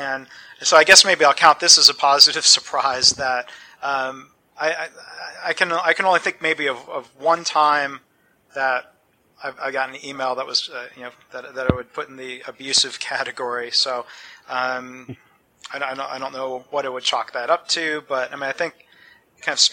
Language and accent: English; Michigan, United States; I think, some of the original spark back to growing up in the Detroit suburbs. You know, my dad has been in the auto industry his whole career.